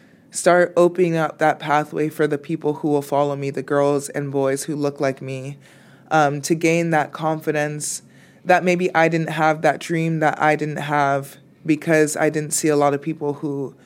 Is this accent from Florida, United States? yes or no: yes; Miami, Florida, United States; Coming to this team from my background growing up in Miami and playing water polo and then choosing to go to Princeton to play water polo and for my academics was definitely an uncomfortable transition.